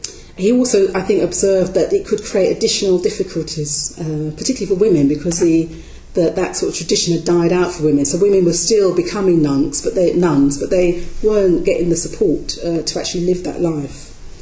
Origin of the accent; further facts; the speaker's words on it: London, United Kingdom; accent: Cockney; My parents were Caribbean, they come over to this country, I grew up in East London, you know, Cockney, you know, in a minority.